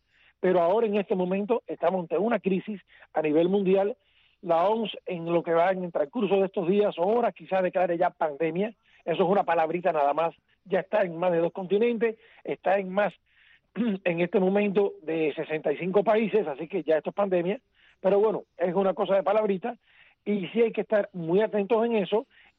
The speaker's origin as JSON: {"language": "Spanish", "country": "Cuba", "tie": "born there", "said": "soy cubano de nacimiento"}